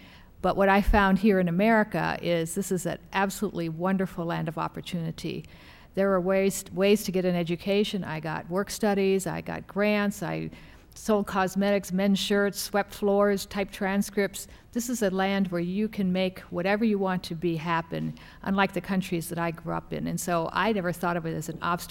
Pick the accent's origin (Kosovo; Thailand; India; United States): Thailand; I was born in Thailand. My parents were American missionaries, and I went to a mission-run boarding school, but it was very isolated. We had very little contact with American culture or life.